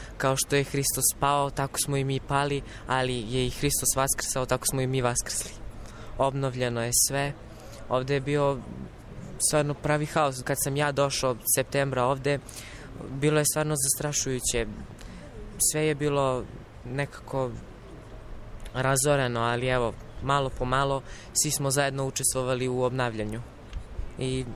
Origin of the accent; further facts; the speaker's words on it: Štrpce, Kosovo; dolazim iz Štrpca.